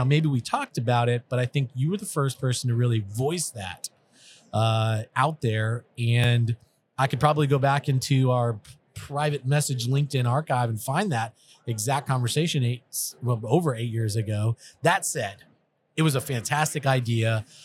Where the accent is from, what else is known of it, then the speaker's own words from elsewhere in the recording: Texas, United States; I'm from Texas. We have that phrase, come and take it, you know, just come and get us.